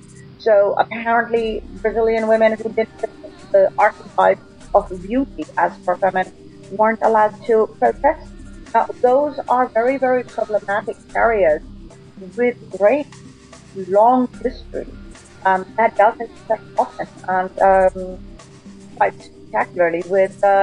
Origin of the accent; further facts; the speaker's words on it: India; Now, as somebody who's lived around the world, I'm from India, I grew up with very strong women.